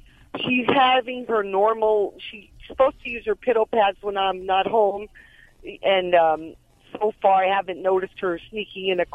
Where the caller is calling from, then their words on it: Simi Valley, California, United States; Oh, I live in Simi Valley.